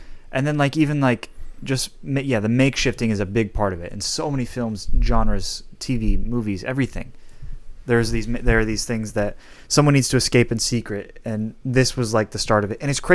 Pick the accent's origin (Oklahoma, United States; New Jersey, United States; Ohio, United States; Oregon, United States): Ohio, United States; So we're from Ohio. Right? Location reveal